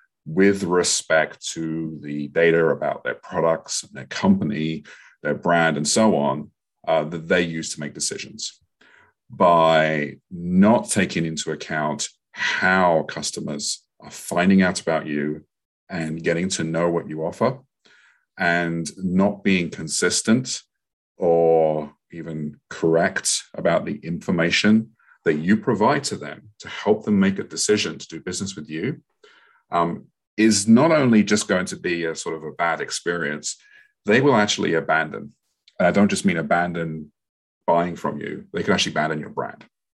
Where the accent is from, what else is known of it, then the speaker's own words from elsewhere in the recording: London, United Kingdom; now in Boston, United States; I'm based actually out of a Boston office, but I'm originally from London, England, as you can tell by my accent.